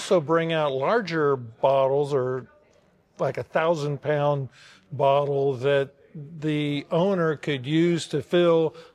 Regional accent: Alabama, United States; I'm from Alabama, and you have to go to a training for the weekend.

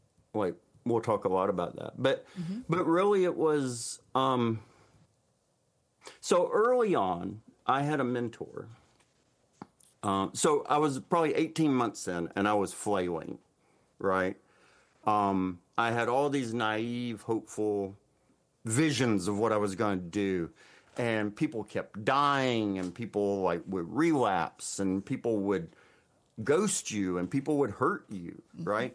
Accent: Mississippi, United States; Yeah, I'm a sixth generation Mississippian. I grew up in Mississippi. My people are here

